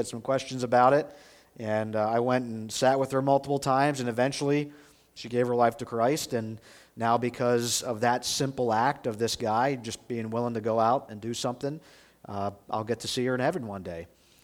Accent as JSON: {"language": "English", "region": "Pennsylvania", "country": "United States", "tie": "born or raised there", "lives_now": "Schuylkill Haven, United States", "said": "I grew up in Lancaster County. Cocalico School District is where I graduated from, so I'm used to farm country."}